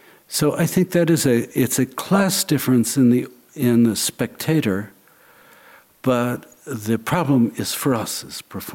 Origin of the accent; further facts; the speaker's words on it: United States; I'm very naive. I'm American.